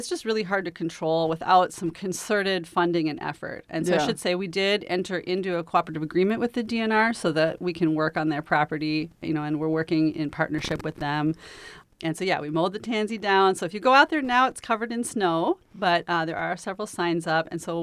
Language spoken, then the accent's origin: English; Twin Cities, Minnesota, United States; now in Duluth, United States; I grew up in the Twin Cities, but my husband and I moved to Duluth in 2004, and he grew up in Little Marais, so we feel like we're North Shore people.